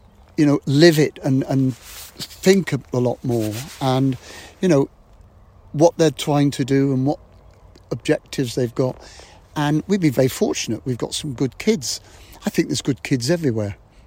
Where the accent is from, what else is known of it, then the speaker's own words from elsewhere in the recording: Exeter, South West England, United Kingdom; born there; I was born in Exeter, so I ran for Devon cross country